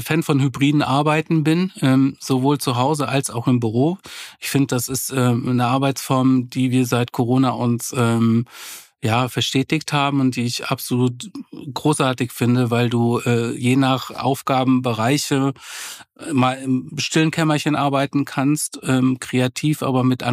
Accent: Southern Germany, Germany; now in Northern Germany; was mir hier in Norddeutschland als Süddeutscher sehr fehlt, das sind die Berge.

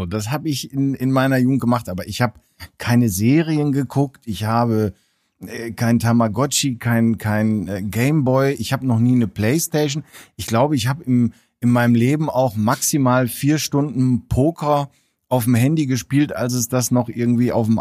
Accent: Netherlands; Wir haben natürlich auch ganz klischeehaft als mit meinen Eltern natürlich auch einen Campingwagen gehabt als Niederländer.

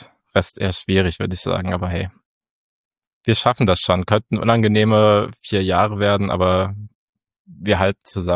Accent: Saxony-Anhalt, Germany

